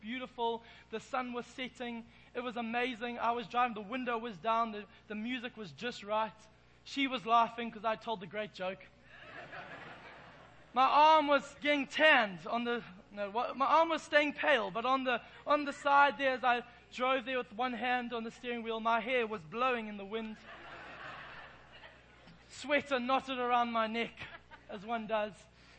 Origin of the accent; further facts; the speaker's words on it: England, United Kingdom; Even more than that is she comes from quite a strong Afrikaans family, and I'm an Englishman.